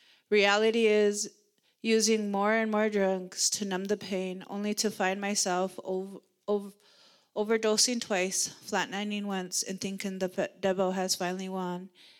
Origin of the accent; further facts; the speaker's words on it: Montana, United States; I am from the Northern Cheyenne Indian Reservations, which is located in eastern Montana.